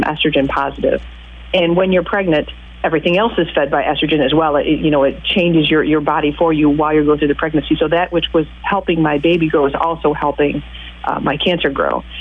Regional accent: Chicago, Illinois, United States; now in Atlanta, United States; I am not. I am from Chicago.

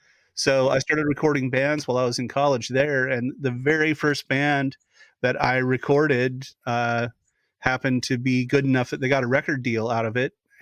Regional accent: Portland, Oregon, United States; also born or lived in Oklahoma City; No, I grew up in Portland, Oregon, just on the outskirts of Portland, Oregon.

